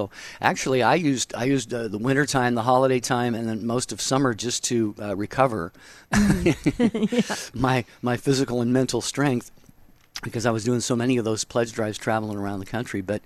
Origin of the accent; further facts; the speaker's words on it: Seattle, Washington, United States; now in California, United States; My home state, actually, Seattle, my hometown.